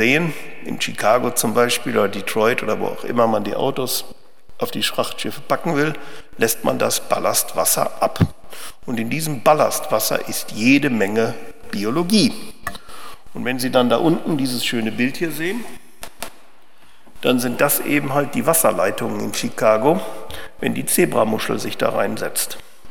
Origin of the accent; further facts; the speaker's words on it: Bielefeld, North Rhine-Westphalia, Germany; Ich bin in Bielefeld groß geworden.